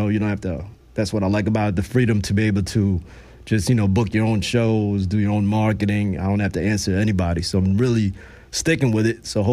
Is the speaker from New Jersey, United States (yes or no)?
yes; Jersey City, New Jersey, United States; All my life, I grew up in Jersey City where everybody's trying to hustle each other.